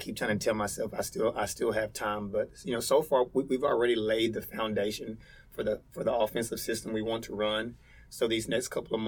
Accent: Gosling, Arkansas, United States; And I grew up in Gosling, Arkansas, which is a little more Northeast Arkansas.

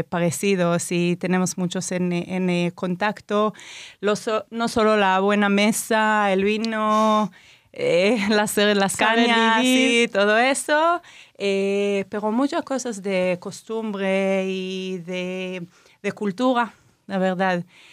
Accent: Hulda, Central District, Israel; Mira, nací y la verdad es que crecí, que todavía soy miembro del kibbutz Hulda, que es un kibbutz cerca

